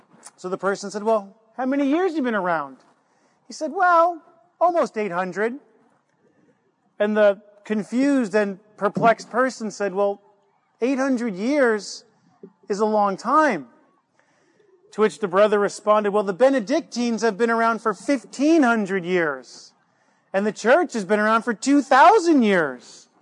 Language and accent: English; New York, United States; accent: New York; Let me spell error for those of you who don't get my New York accent.